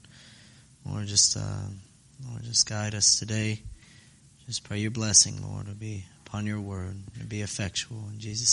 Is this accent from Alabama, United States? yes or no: yes; Alabama, United States; I grew up in South Alabama.